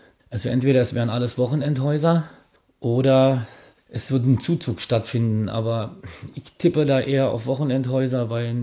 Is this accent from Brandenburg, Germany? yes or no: yes; Hardenbeck, Brandenburg, Germany; Hardenbeck, das Nachbardorf hier.